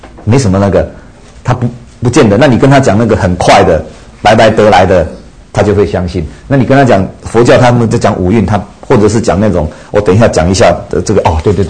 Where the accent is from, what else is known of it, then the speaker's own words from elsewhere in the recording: Taiwan; 所以我们台湾人讲这民间宗教根本困难的他都不要了